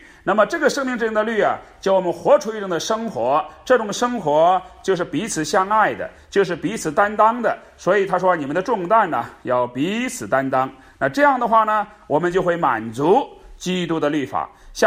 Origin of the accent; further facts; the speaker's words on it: China; 我们中国人有一个说法叫做种瓜得瓜，种豆得豆